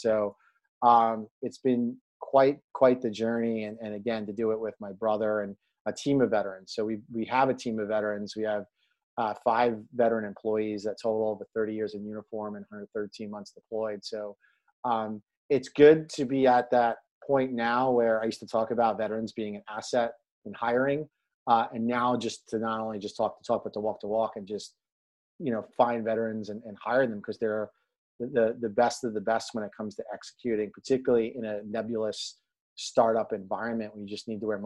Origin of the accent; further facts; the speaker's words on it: Brooklyn, New York, United States; To go back, we're from Southern Brooklyn. So we grew up around Coney Island.